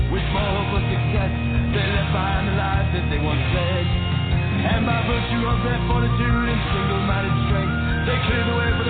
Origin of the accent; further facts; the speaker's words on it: Pacific Northwest, United States; As I have on a number of occasions growing up in the Northwest, I've seen bald eagles in flight, and they truly are a majestic, beautiful bird.